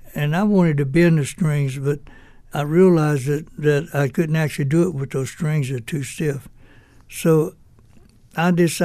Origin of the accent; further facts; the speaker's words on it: Louisiana, United States; But later on, we went back to Louisiana, my hometown, and … called me maybe 2 weeks later and asked me to come and join Ricky, be his lead guitar player. At my age, 16, I said, sure, I'd love to. I went out to California